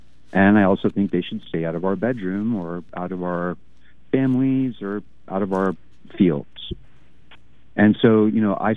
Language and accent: English; Texas, United States; You know, I grew up in Texas.